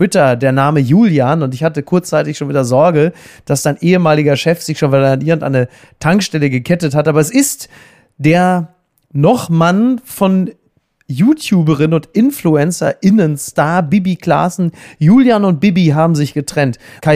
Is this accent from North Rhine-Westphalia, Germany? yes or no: yes; Castrop-Rauxel, North Rhine-Westphalia, Germany; wie meine Heimat Castrop-Rauxel